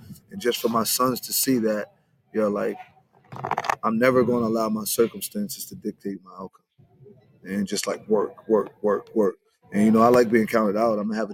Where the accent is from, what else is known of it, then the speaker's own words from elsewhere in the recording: Camden, New Jersey, United States; Camden, New Jersey. Camden, right. New Jersey.